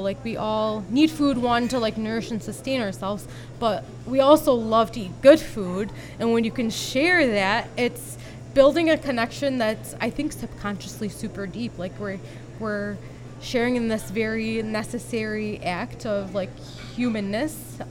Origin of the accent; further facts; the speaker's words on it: United States; And as an American Muslim, I didn't know how to react and I didn't know how to respond